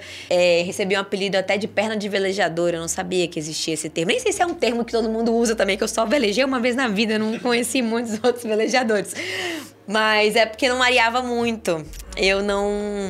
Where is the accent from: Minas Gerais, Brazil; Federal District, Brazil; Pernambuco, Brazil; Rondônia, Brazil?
Minas Gerais, Brazil; eu sou mineira do mar, mineira apaixonada pelo mar